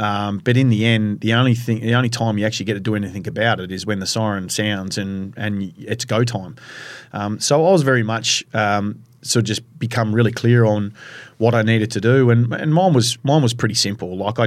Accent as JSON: {"language": "English", "region": "Queensland", "country": "Australia", "tie": "born or raised there", "said": "For me, growing up in Queensland, you're ridiculed as an AFL player."}